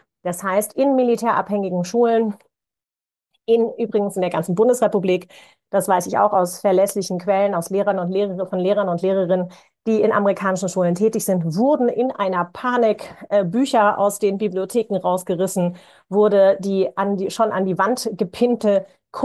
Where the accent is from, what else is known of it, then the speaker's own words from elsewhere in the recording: Wiesbaden, Hesse, Germany; born there; Du hast es angesprochen, ich bin in Wiesbaden geboren.